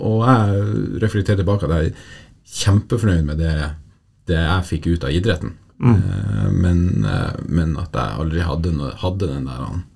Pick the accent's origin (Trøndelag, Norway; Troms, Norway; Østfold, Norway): Troms, Norway; Bardufoss; Men så tror jeg også at det var veldig fint hjemme på Bardufoss, og hadde en veldig fin oppvekst, og hadde egentlig ikke så veldig lyst å dra derifra når jeg gikk på videregående.